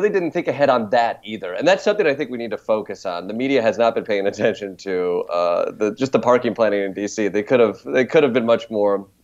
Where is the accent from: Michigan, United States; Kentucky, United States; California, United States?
Michigan, United States; Kalamazoo; I come from Kalamazoo, which is a college town, a fairly liberal town, but, 5 miles outside of Kalamazoo, and it's farm country. It's cherry country. It's hunting country.